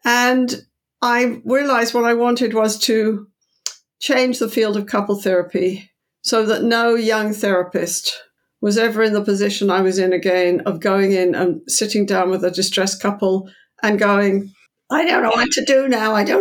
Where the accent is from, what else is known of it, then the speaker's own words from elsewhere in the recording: Canada; You know, I'm small, you know, I'm small Canadian female. We're quite polite in Canada.